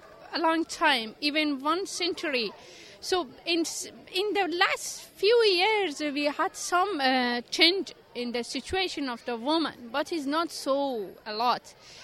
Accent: Afghanistan; English is a second language; from Afghanistan, and I am a fiction writer. I started writing in period of Taliban when I was at home. I passed 7 years at home.

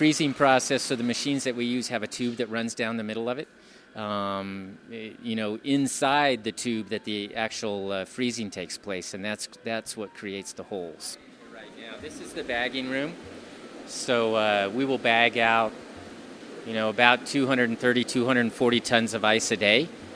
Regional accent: Phoenix, Arizona, United States; now in Denver, United States; You know, I came from Phoenix, and you have to process the heck out of that water in order to get it to taste good.

